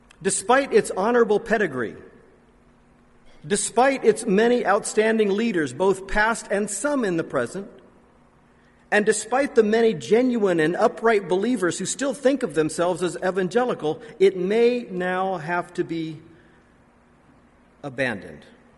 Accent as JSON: {"language": "English", "region": "Indiana", "country": "United States", "tie": "born or raised there", "said": "my own homeland of the United States of America, even in my home state of Indiana, where they've lived for 3 years, 25 miles away from where I was born?"}